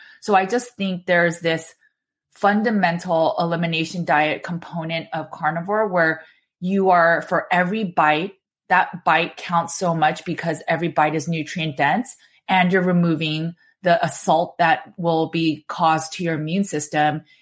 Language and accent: English; California, United States; I'm from California. And then I went to Berkeley.